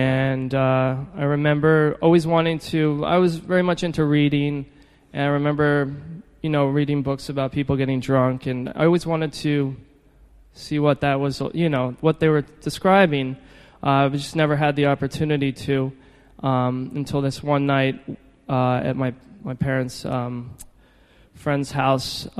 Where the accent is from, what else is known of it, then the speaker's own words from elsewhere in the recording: New York City, New York, United States; I grew up on the Upper East Side, not far from here.